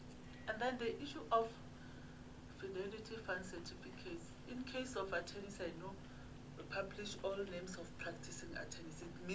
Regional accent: Limpopo, South Africa; I'm coming from Limpopo, like him.

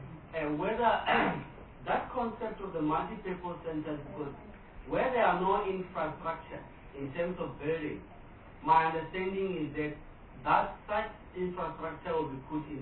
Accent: Limpopo, South Africa; Because if I come from Capricorn, two of the municipalities don't even have a library.

